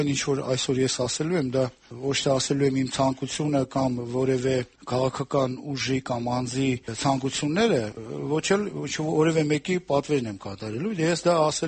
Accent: Yerevan, Armenia; Ես որպես Երևանցի

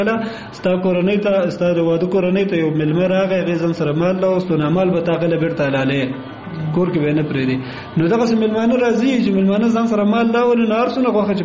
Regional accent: Kunar, Afghanistan; زه اصلن د کونړ ولایت اوسیدونکی یم

